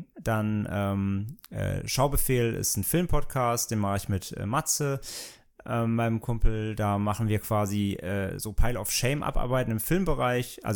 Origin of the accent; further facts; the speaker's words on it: Bad Neuenahr, Rhineland-Palatinate, Germany; born there; Im Rheinland. In meiner Geburtsstadt, eine kleine Kurstadt, wo nur Menschen über 70 wohnen